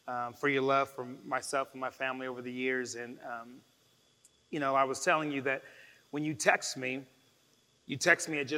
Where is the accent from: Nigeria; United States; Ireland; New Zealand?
United States; Inglewood, California; it began to trigger some unfortunate memories that I had even as a child growing up. I'm from Inglewood, Los Angeles.